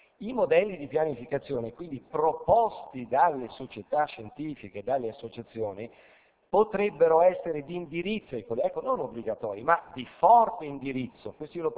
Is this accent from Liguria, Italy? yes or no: yes; Genoa, Liguria, Italy; Sono genovese